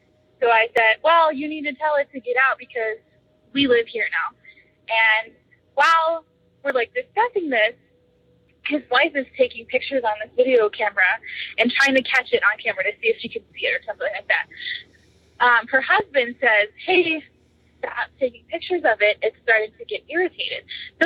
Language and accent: English; Chicago, Illinois, United States; I'm from Chicago, Illinois.